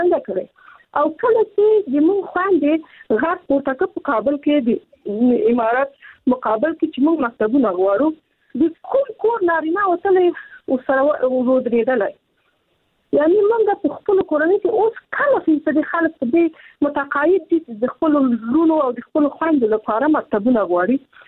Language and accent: Pashto; Afghanistan; زه خپله په افغانستان کې پیدا شوی، په افغانستان کې لویه سوم